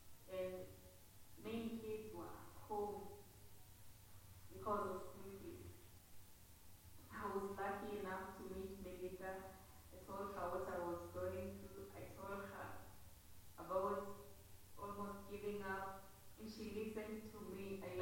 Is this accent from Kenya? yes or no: yes; Kenya; I am from Kenya. I'm a kid at Victoria's Children's Home. I'm in my fourth year at the University of Nairobi.